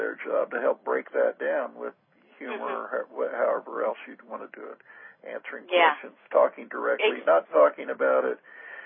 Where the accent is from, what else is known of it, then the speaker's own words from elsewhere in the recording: Oklahoma, United States; but I grew up in Oklahoma in the 50s